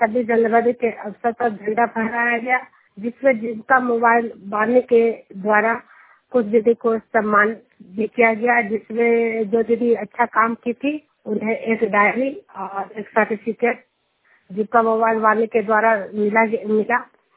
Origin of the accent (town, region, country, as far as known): Juniyar, Bihar, India